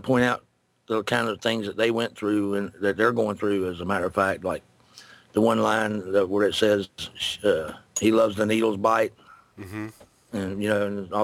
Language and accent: English; United States; Because we as an American people pretty much helped create that problem.